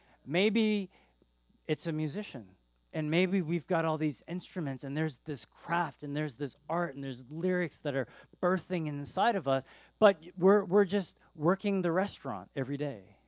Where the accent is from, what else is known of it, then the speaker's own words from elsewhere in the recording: Toronto, Ontario, Canada; moved away as an adult; also born or lived in Chicago, United States / Detroit, United States; I said, I'm from Toronto. How did you get to Detroit? I said, well, I went to seminary in Chicago, and then I moved to Detroit, and I loved Detroit.